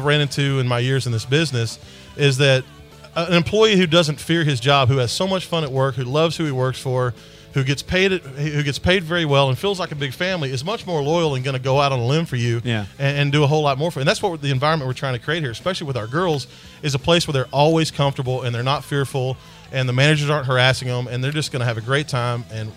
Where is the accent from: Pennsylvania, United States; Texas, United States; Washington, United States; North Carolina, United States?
Texas, United States; Fort Worth; And that's why I like Fort Worth. This is my hometown, and this is why I chose to come back to Fort Worth to do this.